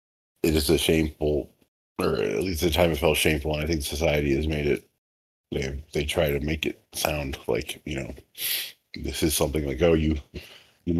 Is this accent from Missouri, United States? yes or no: no; Utah, United States; And I'm from Utah. So I've been to Salt Lake.